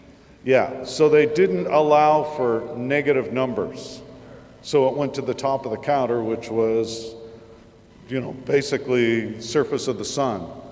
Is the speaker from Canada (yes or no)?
yes; Canada; I'm Canadian, I like hockey tape.